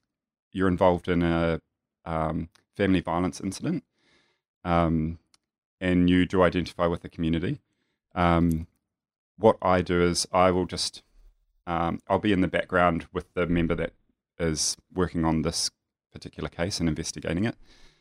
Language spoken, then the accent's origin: English; New Zealand; when I grew up in a very small country town in New Zealand, if you couldn't tell that I'm a New Zealander.